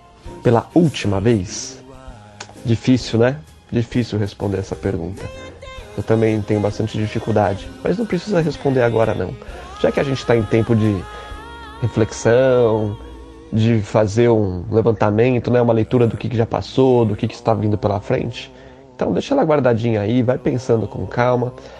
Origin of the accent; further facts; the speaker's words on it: São Paulo, Brazil; sou de São Paulo, capital.